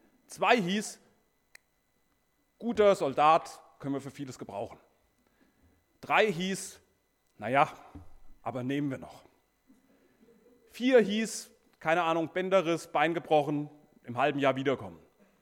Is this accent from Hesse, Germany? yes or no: yes; Eringshausen, Hesse, Germany; now in Edingen, Germany; gebürtiger Eringshäuser, wohne jetzt in Edingen.